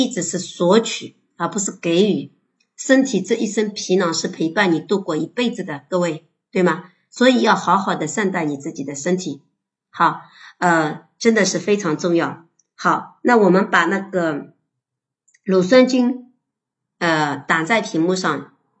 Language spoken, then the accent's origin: Chinese; China; 我们中国人一般都追求的比较瘦嘛